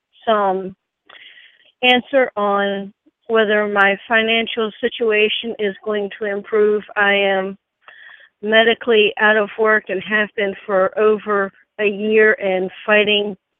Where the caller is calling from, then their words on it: Virginia, United States; Just south of Richmond, Virginia.